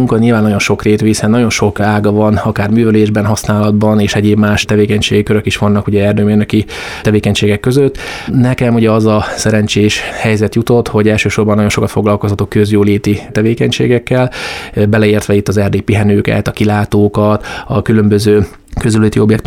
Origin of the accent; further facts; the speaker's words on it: Great Hungarian Plain, Hungary; born there; de azért én azt gondolom, hogy egy picit azért alföldi születésű emberként